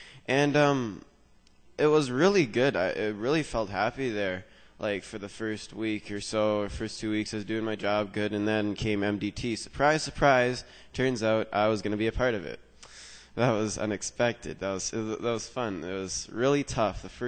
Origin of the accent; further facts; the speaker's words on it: Iroquois Falls, Ontario, Canada; I'm from Northern Ontario, in a little town called Iroquois Falls near Timmins. In other words, the end of the world. No one knows about it. Yeah, I grew up basically in a Christian home